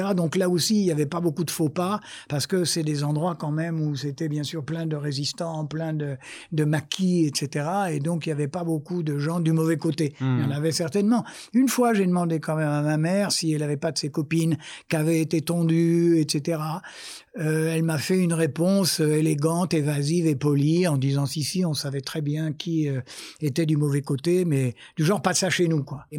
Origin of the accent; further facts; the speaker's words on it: Offenburg, Baden-Württemberg, Germany; born there; French is a second language; Donc moi je suis né à Offenbourg qui, comme vous savez, non seulement était la ville de garnison de … mais était en plus dans la zone française